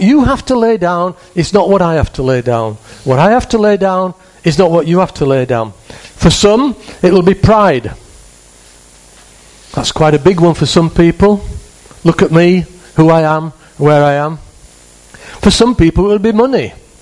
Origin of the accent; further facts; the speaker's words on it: United Kingdom; now in Spain; This is Spain and we're British.